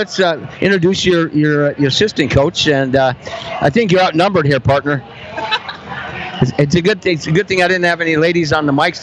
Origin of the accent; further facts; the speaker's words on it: Midwest, United States; I'm from the Midwest. I used to go to Iowa State and Nebraska games because I knew those coaches.